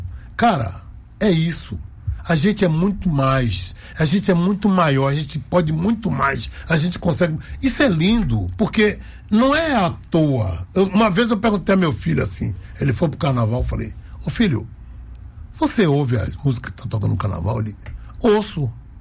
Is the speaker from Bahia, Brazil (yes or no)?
yes; Bahia, Brazil; Quem é da Bahia, quando tá lá fora, não diz que é brasileiro, não. Eu sou da Bahia.